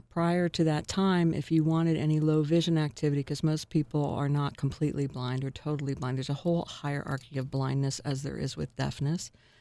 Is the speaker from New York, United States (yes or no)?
yes; New York, United States; it reminded me so much of growing up in New York because of the snow